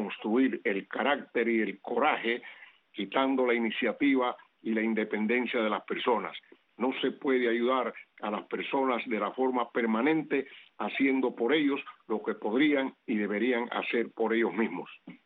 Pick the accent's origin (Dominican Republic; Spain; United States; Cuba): Cuba; tenemos la suerte como cubanos de tenerte